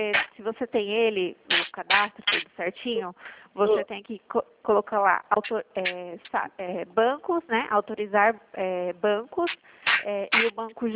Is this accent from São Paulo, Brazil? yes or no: yes; Sorocaba, São Paulo, Brazil; Eu sou daqui de Sorocaba.